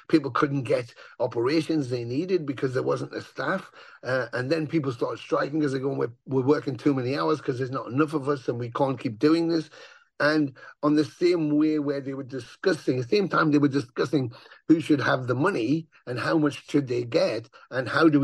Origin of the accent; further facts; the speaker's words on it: Ontario, Canada; when I was growing up in Ontario.